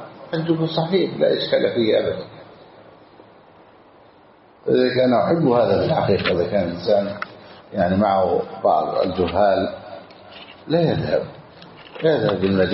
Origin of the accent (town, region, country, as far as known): Egypt